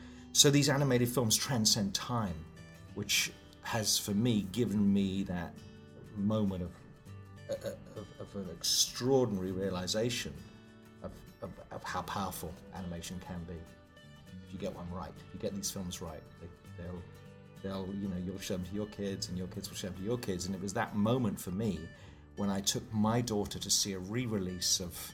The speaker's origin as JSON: {"language": "English", "country": "United Kingdom", "moved": "yes", "lives_now": "United States", "said": "So I'm a Brit, right? We know that. So we... I love this country, and I'm now a US citizen and very proud to be so."}